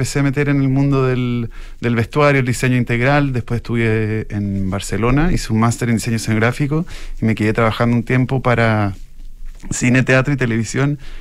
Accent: Chile; Somos chilenos

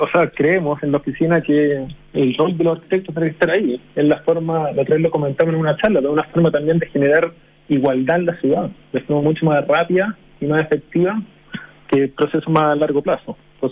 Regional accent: Chile; also born or lived in Spain; me fui de Chile, me fui a trabajar a España.

